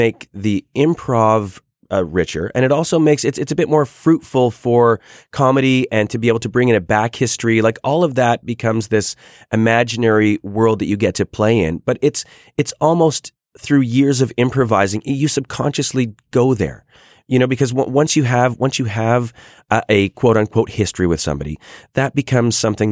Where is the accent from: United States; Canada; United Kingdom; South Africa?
Canada; Calgary, Alberta; also born or lived in Toronto; I am from Canada. And I, you know, grew up in Calgary, Western Canada, and went to school out east. And then I sort of found myself in Toronto improvising